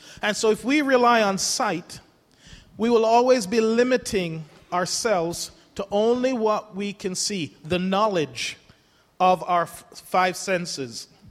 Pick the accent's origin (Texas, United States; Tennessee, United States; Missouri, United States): Missouri, United States; I'm from Missouri. Show me state.